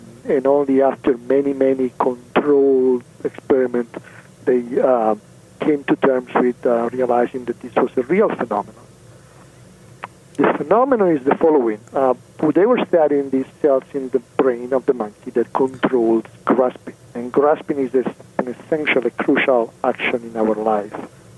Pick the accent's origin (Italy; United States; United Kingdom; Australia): Italy; English is a second language; moved away as an adult; but at some point when I moved from Italy, you can guess I'm Italian from my accent.